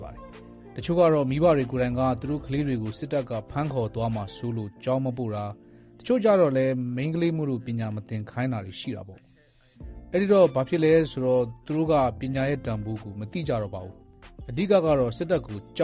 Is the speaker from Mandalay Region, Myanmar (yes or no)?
no; Maungdaw, Rakhine State, Myanmar; born there; ကျွန်တော်ကမောင်နှောမှာမွေးတာပါကျွန်တော်မွေးခဲ့တဲ့လူမှုပတ်ဝန်းကျင်ကအိုးမဲအိမ်မဲနဲ့နေရွှန့်ကွာထွက်ပြေးရတဲ့အခြေအနေတွေလူမျိုးတုံးတပ်ဖြတ်မှုကိုကျင်းပများစွာခံခဲ့ရတဲ့ပတ်ဝန်းကျင်ပေါ့